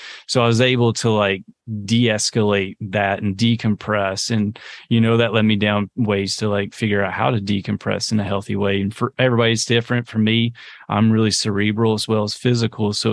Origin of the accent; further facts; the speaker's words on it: the South, United States; because I'm from the South, you know, like the idea of meditation is very like hippie